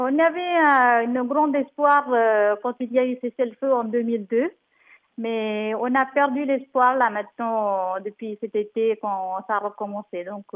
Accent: Jaffna, Northern Province, Sri Lanka; Nous, on a la famille au nord, nous, on est de Jaffna.

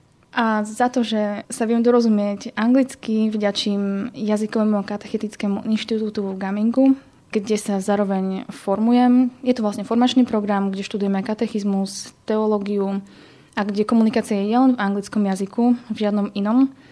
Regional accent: Prešov Region, Slovakia; Pochádzam z Prešovského kraja, teda z Prešovskej archieparchie.

